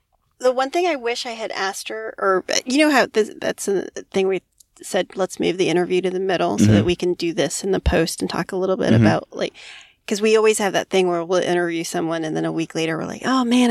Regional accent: Hawaii, United States; I'm a Hawaiian girl.

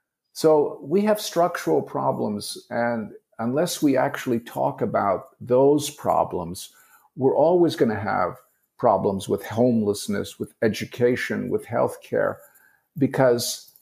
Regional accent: Canada; But I grew up in Canada, so hockey, you know, that's what you do.

